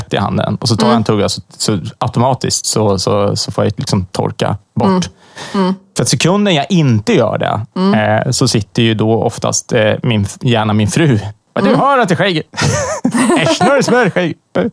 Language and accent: Swedish; Sweden; Även om jag faktiskt är svensk. Jag har svensk pass och jag är uppvuxen i Sverige.